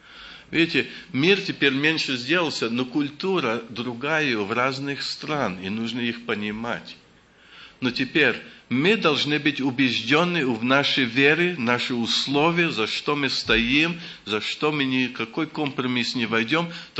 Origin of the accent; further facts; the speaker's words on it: Russia; я из России.